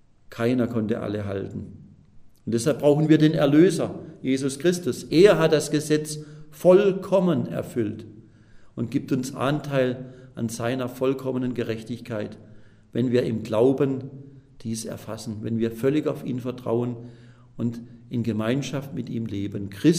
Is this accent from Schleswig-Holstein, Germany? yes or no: no; Pforzheim, Baden-Württemberg, Germany; Es gab in meiner Heimatstadt Pforzheim am Ende des Krieges folgende Situation.